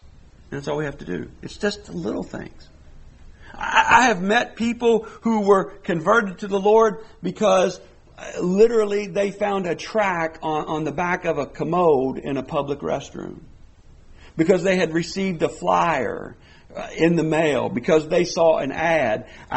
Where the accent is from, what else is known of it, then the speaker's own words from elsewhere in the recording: Kentucky, United States; Look, I grew up, like I said, I grew up in Kentucky.